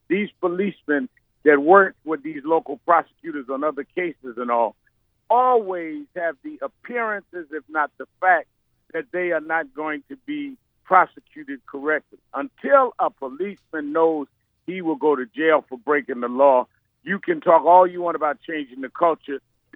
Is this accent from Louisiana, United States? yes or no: yes; Baton Rouge, Louisiana, United States; I'm from Baton Rouge. I'm going to be at the funeral. Our people have been marching in Baton Rouge since day one with the NAACP.